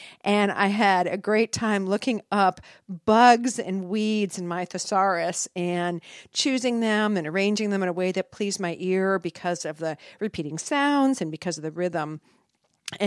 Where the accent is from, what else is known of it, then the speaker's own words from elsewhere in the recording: Erie, Pennsylvania, United States; now in North Carolina, United States; since I grew up in Erie, Pennsylvania, where we use words like lake effect weather and wind chill factor, and where our springs are really hard won